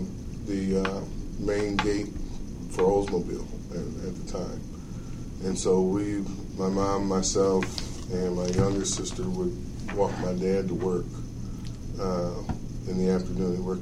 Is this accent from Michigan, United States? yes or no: yes; Lansing, Michigan, United States; It was a great growing up in Lansing. I mean, I couldn't imagine growing up anywhere else.